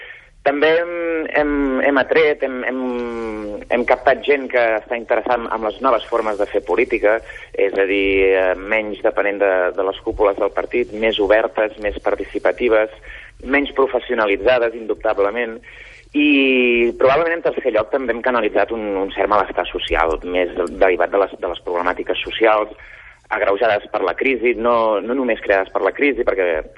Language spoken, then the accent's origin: Catalan; Molins de Rei, Catalonia, Spain; el meu poble, de Molins de Rei